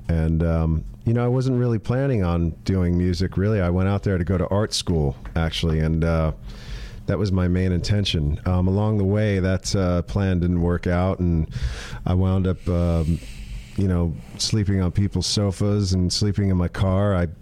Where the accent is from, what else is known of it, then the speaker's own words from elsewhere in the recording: New Jersey, United States; also born or lived in California; I growing up in New Jersey, I knew of punk rock.